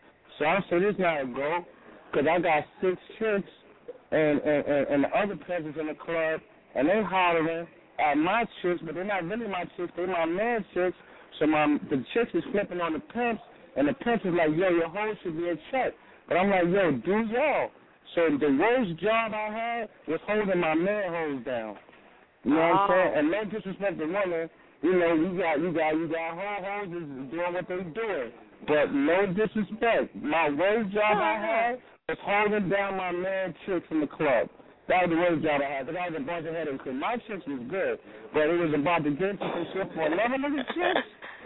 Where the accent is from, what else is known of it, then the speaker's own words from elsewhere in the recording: New York City, New York, United States; I'm from Harlem, New York City, east side of Harlem, Wagner Projects